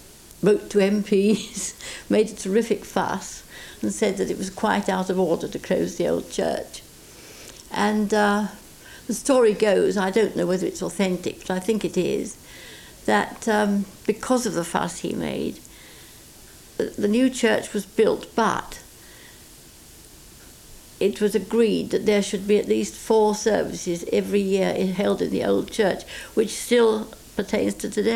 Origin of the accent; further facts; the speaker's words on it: East of England, United Kingdom; No, I was from Essex.